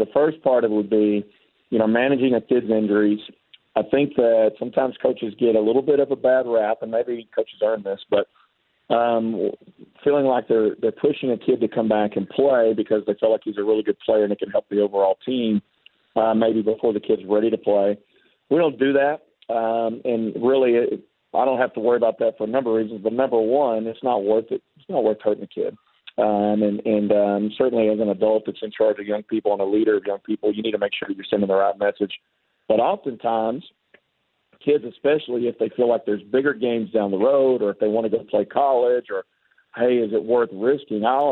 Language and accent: English; Eustis, United States; He grew up in Athens, and I grew up in Eustis. So they were like they were the big town 10 minutes away